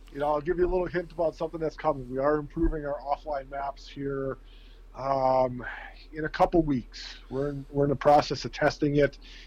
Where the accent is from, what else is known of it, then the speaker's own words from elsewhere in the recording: Wisconsin, United States; But yeah, I live in Wisconsin. I was born and raised in Wisconsin.